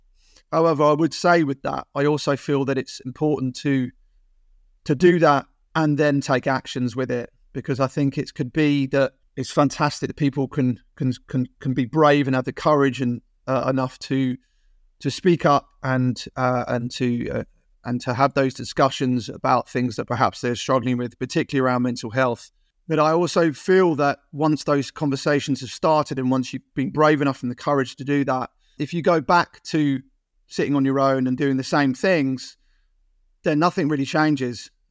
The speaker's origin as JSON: {"language": "English", "town": "Bognor Regis", "region": "South East England", "country": "United Kingdom", "tie": "born or raised there", "said": "So we grew up in Bognor."}